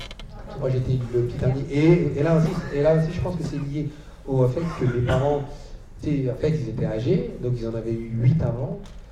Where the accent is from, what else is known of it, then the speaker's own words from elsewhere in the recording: France; also born or lived in Australia; Sois discret, alors que je suis chez moi en France.